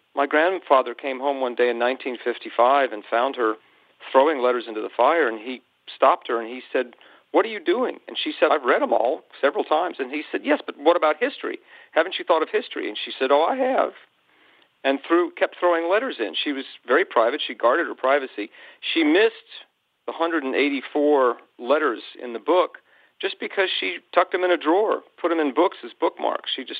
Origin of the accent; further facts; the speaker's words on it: New York, United States; Born and raised in New York.